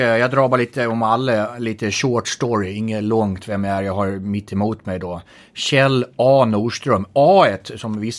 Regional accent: Gotland, Sweden; accent: Gotland dialect; apropå min dialekt, Gotland.

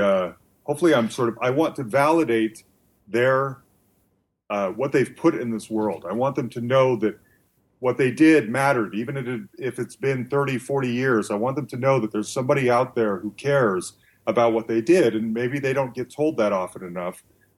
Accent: Salt Lake City, Utah, United States; So growing up, I grew up in Salt Lake City, Utah. I grew up Mormon. Everyone else is mostly Mormon.

